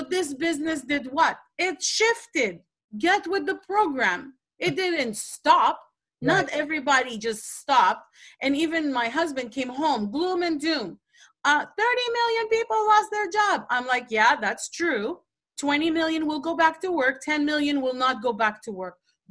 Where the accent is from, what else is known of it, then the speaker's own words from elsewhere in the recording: New York, United States; I don't know even if I can book my flight because I'm from New York, obviously